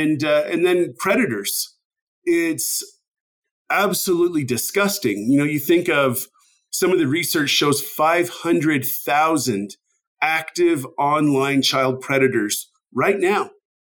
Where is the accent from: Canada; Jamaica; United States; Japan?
Canada; I'm originally from Canada